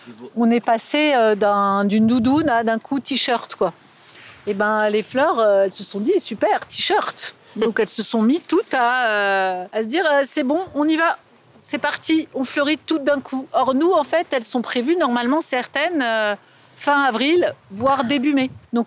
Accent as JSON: {"language": "French", "town": "Montreuil", "region": "Île-de-France", "country": "France", "tie": "born there", "said": "je suis venue imaginer ce projet ici à Montreuil, parce que je suis née à Montreuil."}